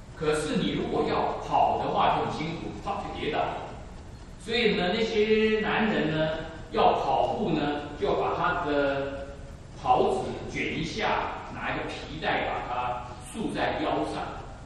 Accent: China; 那我们中国人说人家的妻子都比较好

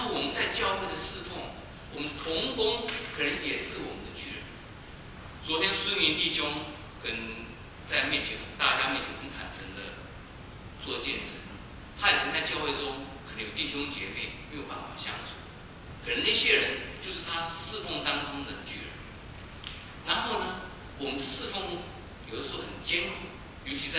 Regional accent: China; 那当然去年我们也知道有一个我们中国人自己叫做林来峰的

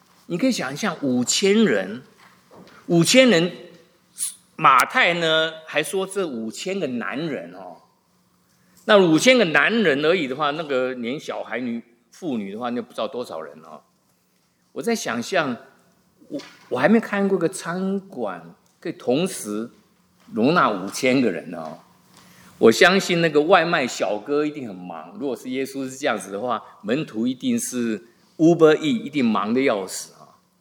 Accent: China; 就像我们中国人的饭是主食，或者北方人的面条

